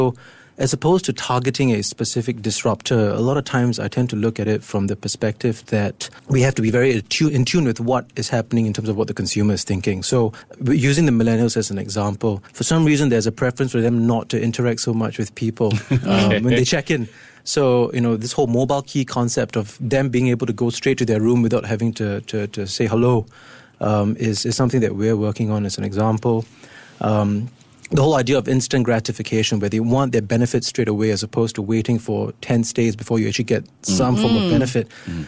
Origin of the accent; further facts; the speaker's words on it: Singapore; I'm Singaporean